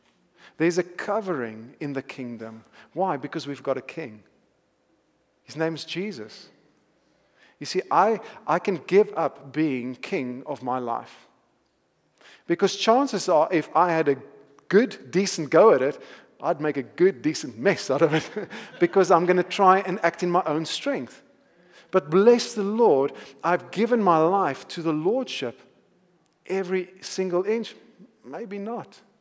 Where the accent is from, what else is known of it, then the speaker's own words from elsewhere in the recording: South Africa; I'm not Italian? All right, my grand was, but I'm not. I'm South African, born and bred in South Africa.